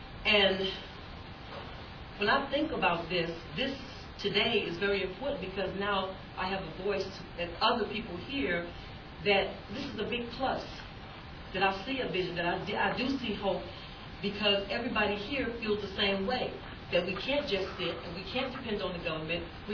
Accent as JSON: {"language": "English", "town": "Biloxi", "region": "Mississippi", "country": "United States", "said": "from Biloxi, Mississippi, which I haven't heard too much of. Y'all know I'm from Mississippi, you know, but I'm partnered with New Orleans."}